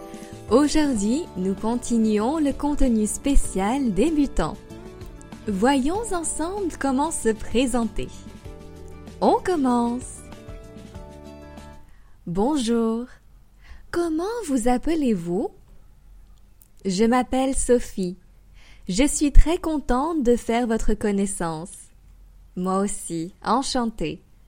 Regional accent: France; now in Paris, France; Je suis française et j'habite à Paris.

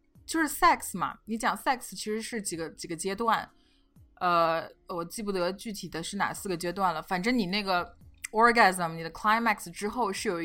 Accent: China; now in United States; 我们都是中国人嘛，都是来美国的，是一个 outsider

